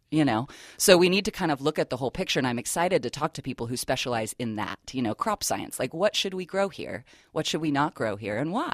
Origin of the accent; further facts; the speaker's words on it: California, United States; also born or lived in Newport Beach; I've grown up in California, most of the time on the Central Coast. I was born down in Newport Beach, but since I was three, I've lived in San Luis County.